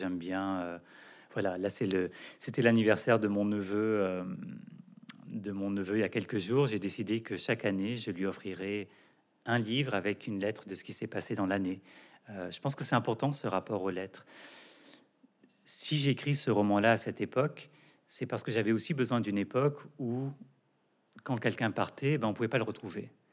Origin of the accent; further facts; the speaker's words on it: Quebec, Canada; born there; Je suis né au Québec